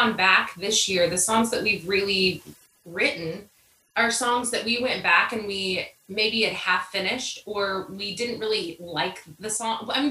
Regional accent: Texas, United States; I'm from Texas. We're going to Texas to answer the question in case I forget.

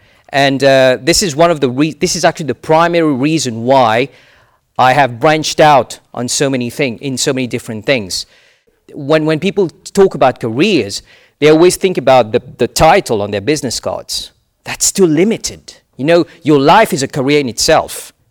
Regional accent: Mauritius; English is a second language; moved away as an adult; also born or lived in France; now in United Kingdom; I'm an immigrant, and this is my third country. I was born and raised in Mauritius for 18 years before going to France and then arriving in the UK. So you can figure out pretty much what my age is now.

